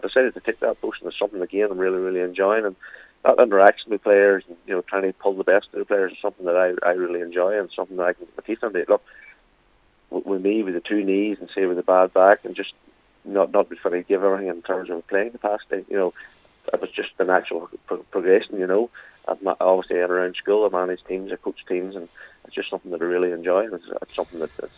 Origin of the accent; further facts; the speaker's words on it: Clonmany, County Donegal, Ireland; I grew up in Clonmany, which is about 7 or 8 miles over the road. I'm now living in Clonmany. My mother's a Clonmany woman.